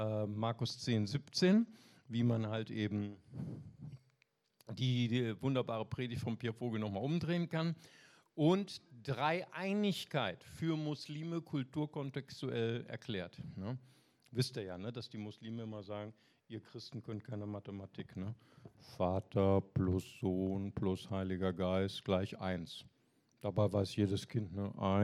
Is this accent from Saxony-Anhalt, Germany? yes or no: no; Bonn, North Rhine-Westphalia, Germany; Ich komme aus Bonn